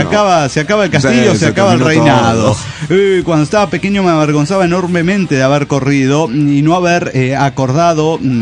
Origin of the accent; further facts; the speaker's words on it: Orizaba, Veracruz, Mexico; de Orizaba, Veracruz, México.